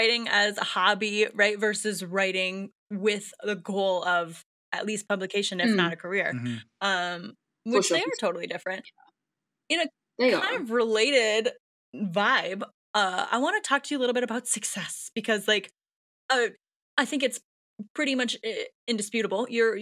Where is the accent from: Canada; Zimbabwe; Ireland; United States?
Canada; now in Ecuador; I'm Canadian that lives in Ecuador.